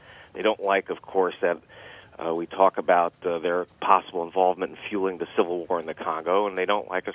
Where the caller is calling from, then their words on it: Houston, Texas, United States; In fact, I'm calling you from Houston right now.